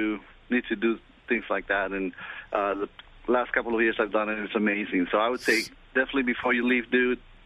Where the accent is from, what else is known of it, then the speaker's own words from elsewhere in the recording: Colombia; moved away as an adult; now in New York, United States; You know, I'm from Colombia. I've been in New York for about 25 years.